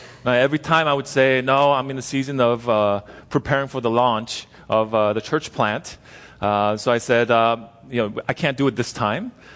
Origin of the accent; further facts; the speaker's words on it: La Crescenta, California, United States; And, you know, I grew up in La Crescenta. That's my hometown. Went to Rosemont and CV over there.